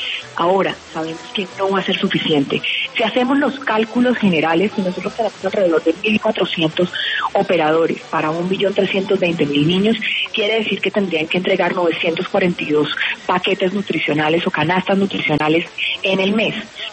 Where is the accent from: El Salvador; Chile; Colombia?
Colombia; Cali, Valle del Cauca; now in Bogotá, Colombia; yo soy caleña, vivo en Bogotá y no tengo red de apoyo.